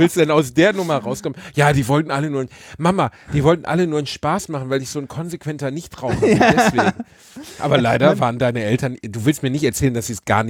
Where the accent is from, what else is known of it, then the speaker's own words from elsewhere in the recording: Essen, North Rhine-Westphalia, Germany; Das ist meine Heimatstadt.